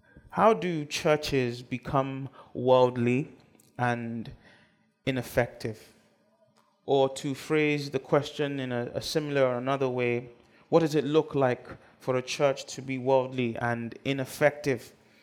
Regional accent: United Kingdom; I'm telling you, I come from the United Kingdom. We have loads of quiet churches that meet in grand buildings

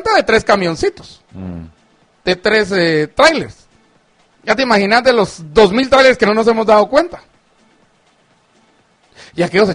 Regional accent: Chimaltenango, Guatemala; Diputado de Chimaltenango, allá en mi pueblo

